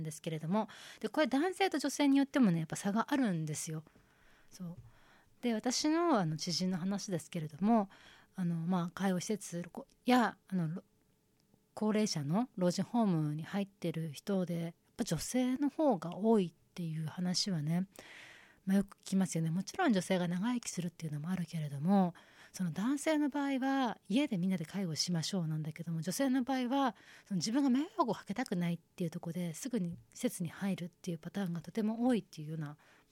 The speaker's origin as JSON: {"language": "Japanese", "region": "Chiba", "country": "Japan", "tie": "born or raised there", "said": "私の実家は千葉なんですけども"}